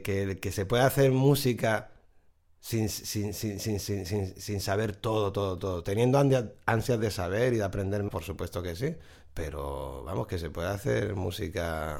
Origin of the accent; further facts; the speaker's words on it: Santa Coloma de Gramenet, Catalonia, Spain; born there; now in Tarifa, Spain; Yo soy nacido en Santa Coloma de Gramanet. Esto es una ciudad que está en Barcelona. Y sí, y efectivamente mis padres y familia son de Cádiz, de Tarifa.